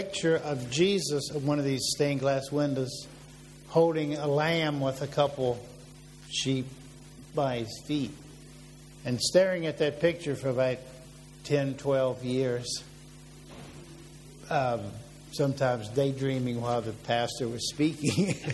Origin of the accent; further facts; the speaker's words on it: Tappahannock, Virginia, United States; I grew up in Essex County. The next one was Middlesex, is Lancaster, Northumberland, Westmoreland. And then a few Indian names get mixed in. Our little town was called Tappahannock.